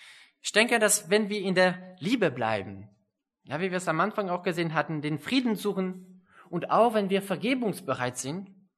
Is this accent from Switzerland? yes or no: yes; Switzerland; moved away; ich komme aus der Schweiz und da halte ich auch gute Freundschaften.